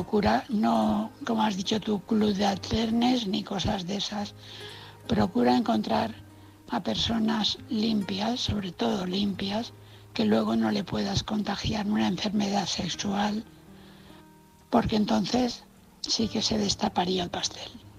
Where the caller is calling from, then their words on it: Valencia, Valencian Community, Spain; de Valencia.